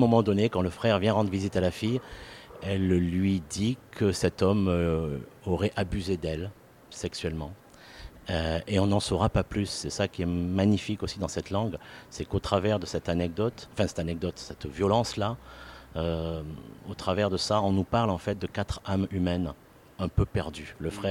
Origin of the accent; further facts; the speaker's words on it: Marseille, Provence-Alpes-Côte d'Azur, France; je suis Marseillais. Et en tant que Marseillais, c'est un peu la Méditerranée qui rencontre.